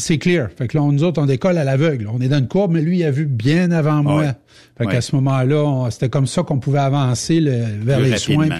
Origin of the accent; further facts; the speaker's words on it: Sacré-Cœur, Quebec, Canada; j'en ai fait quelques-uns dans mon bled là, justement au Saguenay dans le bout de Sacré-Cœur